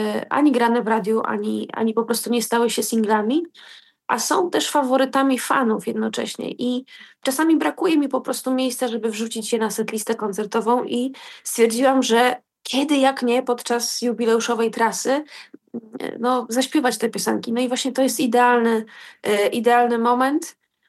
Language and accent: Polish; Ciechanowiec, Podlaskie Voivodeship, Poland; swoje dzieciństwo spędziłam u dziadka na takim bliskim Podlasiu, bo to pod Ciechanowcem